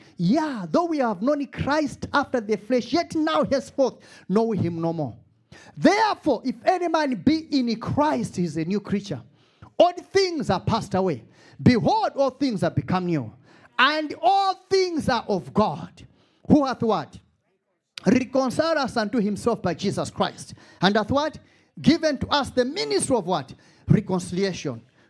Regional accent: Malawi; accent: Malawian; I know I've got my Malawian beautiful accent.

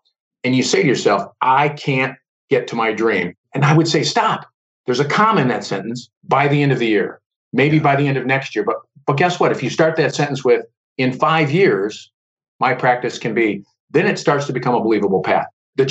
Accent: Detroit, Michigan, United States; And the reason it's really easy for me to say is I'm from the Detroit metropolitan area.

